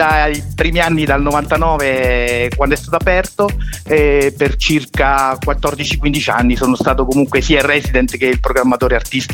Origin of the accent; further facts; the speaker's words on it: Sora, Lazio, Italy; born there; dalla provincia comunque di Frosinone, sono nato a Sora